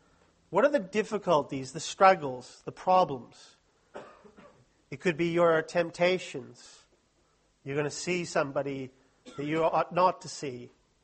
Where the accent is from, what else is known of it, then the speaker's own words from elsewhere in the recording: United States; I'm American and I know the stupid thing.